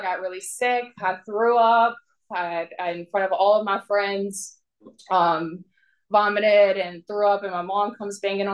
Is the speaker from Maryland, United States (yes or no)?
no; Mechanicsville, Virginia, United States; born there; So I was born in Mechanicsville, Virginia. So it's a small town right outside of Richmond.